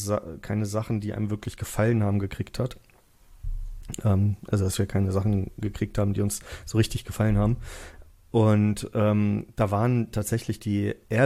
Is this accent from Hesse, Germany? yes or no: no; Wolfenbüttel, Lower Saxony, Germany; Wir kommen aus der Jägermeisterstadt, aus Jägermeister City, aus Wolfenbüttel.